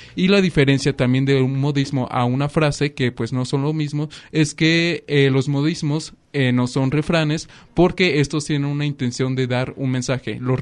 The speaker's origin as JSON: {"language": "Spanish", "town": "Celaya", "region": "Guanajuato", "country": "Mexico", "lives_now": "Lagos de Moreno, Mexico", "said": "Yo tampoco soy de aquí de Lagos de Moreno, yo soy proveniente del estado de Jalisco, en la zona de Celaya, entre Querétaro"}